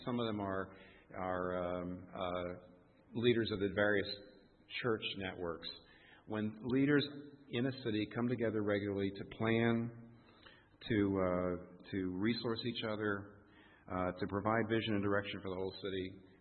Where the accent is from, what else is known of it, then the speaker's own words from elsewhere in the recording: United States; I'm American, so I'm into free enterprise, free market.